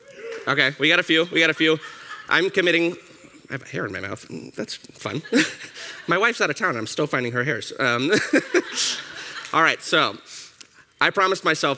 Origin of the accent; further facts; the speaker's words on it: Atlanta, Georgia, United States; I am from Atlanta. My teams always let me down.